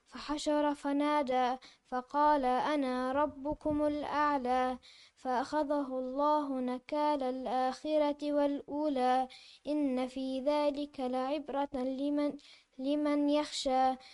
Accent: Syria

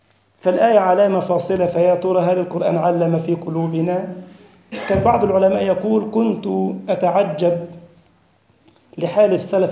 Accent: Egypt; أعرف أخ لي طبيب ورئيس قسم جراحة في مستشفى جامعي عندنا في مصر

